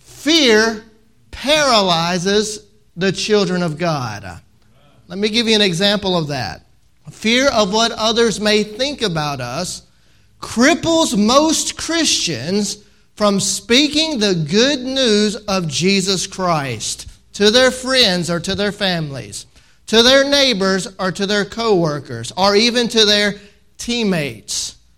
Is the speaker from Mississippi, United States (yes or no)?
yes; Mississippi, United States; Now, when I grew up there in Mississippi on the edge of Tornado Alley.